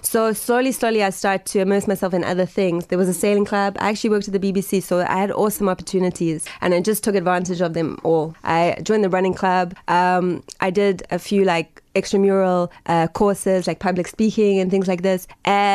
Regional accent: Durban, KwaZulu-Natal, South Africa; moved away as an adult; also born or lived in London; I was born in Pietermaritzburg, and I schooled in Kloof in Durban, and then like many South Africans do, I moved to London.

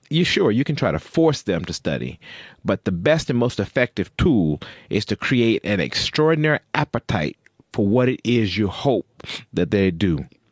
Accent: United States; As an American, I was locked in from the beginning of the election

